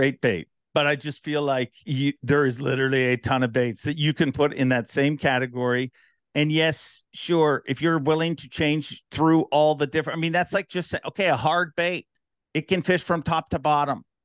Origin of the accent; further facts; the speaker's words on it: Canada; I mean, I'm from Canada. I think it's a prerequisite.